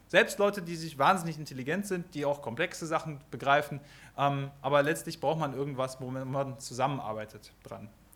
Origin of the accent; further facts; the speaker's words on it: Düsseldorf, North Rhine-Westphalia, Germany; Ja, ich bin aus Düsseldorf